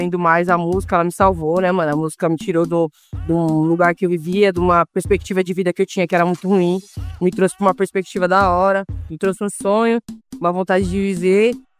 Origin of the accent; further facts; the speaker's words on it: Taboão da Serra, São Paulo, Brazil; TDS é de Taboão da Serra, onde eu fui nascida e criada. Vivi minha infância inteira no Taboão.